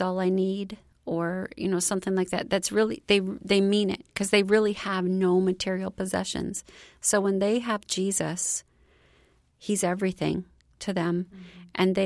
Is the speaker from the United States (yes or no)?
yes; United States; Again, I grew up in the United States. It was my whole life until I was 50-some.